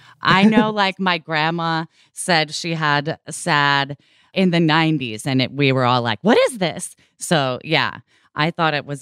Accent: Portland, Oregon, United States; growing up in Portland, Oregon, I feel like a lot of people I encountered did get diagnosed with it.

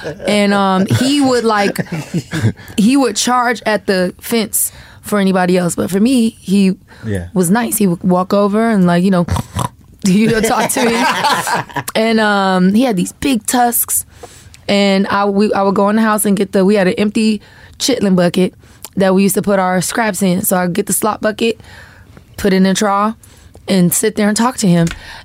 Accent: Florida, United States; They also don't expect me to have the personality that I have, because I'm from Florida. Like we can't nobody talk junk like somebody from Florida.

